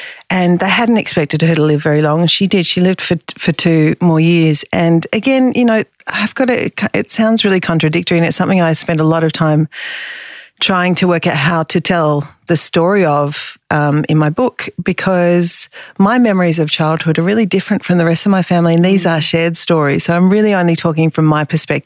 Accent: Melbourne, Victoria, Australia; So we're all 18 months apart, and we grew up in Sandringham down by the beach here.

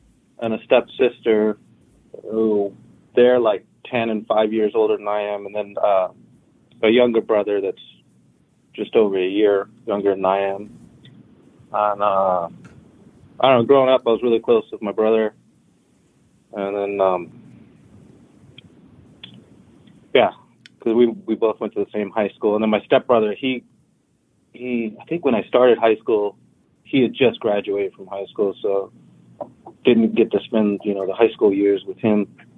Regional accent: Sacramento, California, United States; Yeah, I was born in Sacramento.

